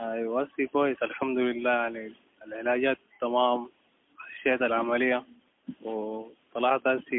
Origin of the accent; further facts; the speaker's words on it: Nyala, South Darfur, Sudan; born there; من مواليد نيالا.